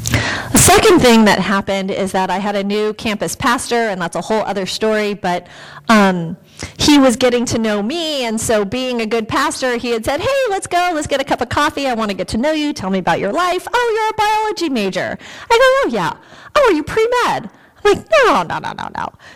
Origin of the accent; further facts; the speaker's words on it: Rancho Palos Verdes, California, United States; I grew up in Rancho Palos Verdes at the shores of the ocean